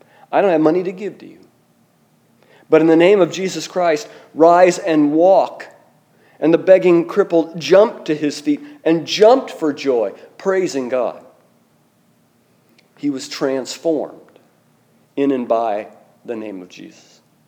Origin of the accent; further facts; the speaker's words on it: Rushville, Indiana, United States; I mean, some of you know I'm from Rushville, Indiana, and that's certainly a strike against anyone.